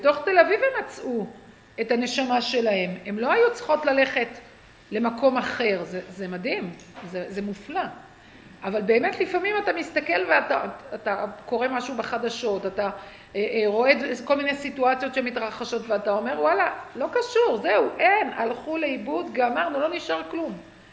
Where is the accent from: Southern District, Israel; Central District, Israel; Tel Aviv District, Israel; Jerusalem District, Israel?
Central District, Israel; Petah Tikva; תקשיבו, אני גדלתי בפתח תקווה, הייתי בתל אביב כל חיי